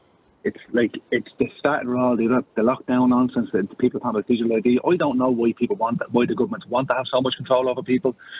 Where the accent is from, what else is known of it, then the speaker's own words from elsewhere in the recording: Drimnagh, Leinster, Ireland; I'm from Drimnagh on my life, and I live in Cumberland now.